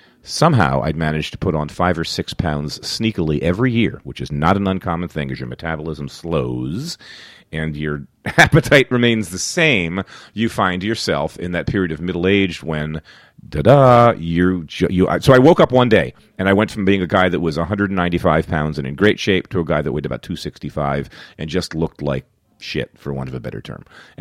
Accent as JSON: {"language": "English", "town": "Philadelphia", "region": "Pennsylvania", "country": "United States", "tie": "born or raised there", "lives_now": "New York, United States", "said": "I grew up in Philly, boxed, and Philly's a famous boxing town."}